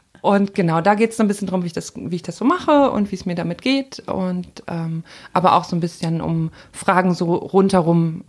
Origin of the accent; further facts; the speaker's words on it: Husum, Schleswig-Holstein, Germany; Ich komme aus Husum an der Nordsee